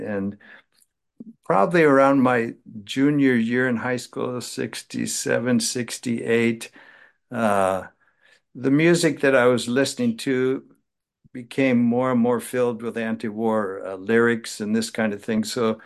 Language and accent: English; California, United States; Yeah, I was born in 1951, and so I actually lived in a really rural area in the northern part of California